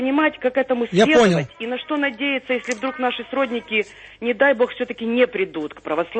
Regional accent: Kyiv, Ukraine; Я сама киевлянка.

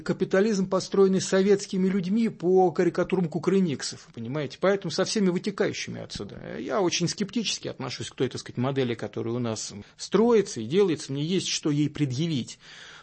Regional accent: Moscow, Russia; я родился и вырос на Соколе. Это один из районов Москвы.

